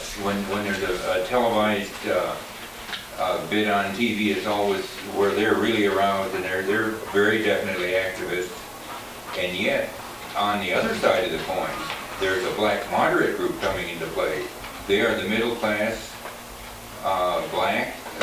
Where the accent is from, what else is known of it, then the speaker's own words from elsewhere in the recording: Dallas, Texas, United States; I'm from Dallas